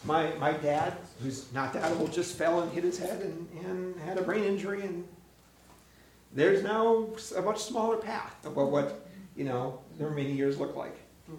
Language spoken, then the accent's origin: English; Minnesota, United States; And I have an Italian wife from Chicago, and I'm a Swede from Minnesota, and we have very different social acceptable rules in our families.